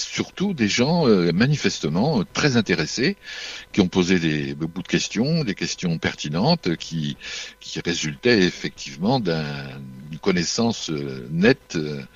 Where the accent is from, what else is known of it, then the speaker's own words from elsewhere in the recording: Normandy, France; moved away; je ne suis pas le 4ois, moi je suis normand. Mais j'ai découvert le 4 en 71 donc, et j'ai eu le coup de foudre pour ce pays, vraiment. Et je suis venu m'y installer professionnellement l'année suivante, en 72.